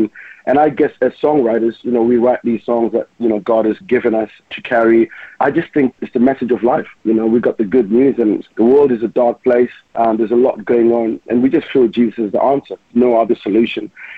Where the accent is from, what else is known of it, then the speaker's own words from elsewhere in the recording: Zimbabwe; So I grew up growing up in Zimbabwe just from being a kid.